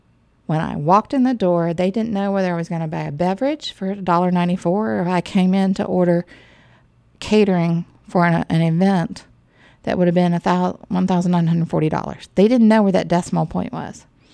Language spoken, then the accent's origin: English; West Virginia, United States; I grew up in West Virginia, and it was a mix of farming community and, you know, retail and just normal business. We grew up near the Capitol